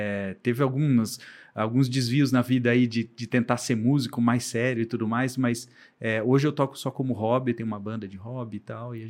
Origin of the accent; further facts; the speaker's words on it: Campinas, São Paulo, Brazil; born there; now in Vinhedo, Brazil; eu sou cristão, eu sou nascido em Campinas, né?